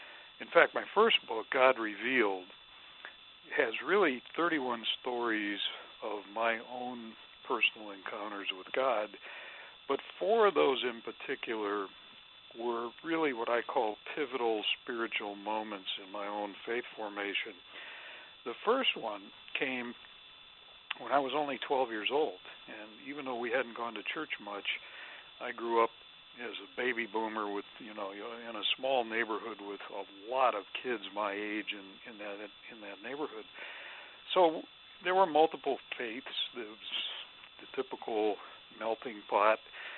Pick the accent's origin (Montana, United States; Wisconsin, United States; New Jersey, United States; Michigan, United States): Michigan, United States; I was raised in Michigan in a lower middle income family